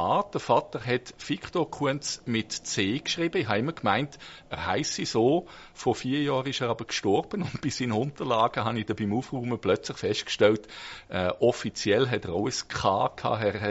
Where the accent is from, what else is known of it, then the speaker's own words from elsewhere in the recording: Dulliken, Solothurn, Switzerland; Ich bin, wie gesagt, in Dulika aufgewachsen. 46, 57, das ist im Niederamt auf der Strecke von Olten nach Aarau. Und das heisst, ich bin aufgewachsen in der Gefahrenzone 1 vom AKW Gösgen.